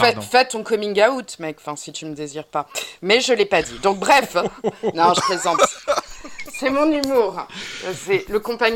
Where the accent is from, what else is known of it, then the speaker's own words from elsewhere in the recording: Paris, Île-de-France, France; Mais je suis française et en plus parisienne